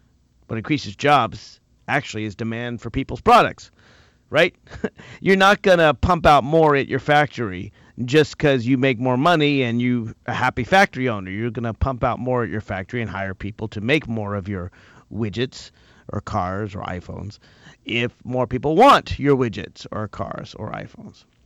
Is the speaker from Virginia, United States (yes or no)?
yes; Virginia, United States; in my home state of Virginia, the governor, Terry McAuliffe, supports Medicaid expansion